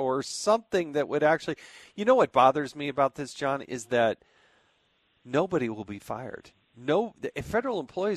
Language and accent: English; California, United States; I kind of grew up in, I was born in California, lived on the West Coast